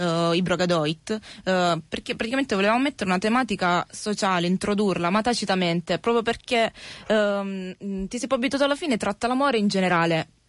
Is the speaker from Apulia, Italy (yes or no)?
yes; Apulia, Italy; siamo del Salento, provincia di Lecce.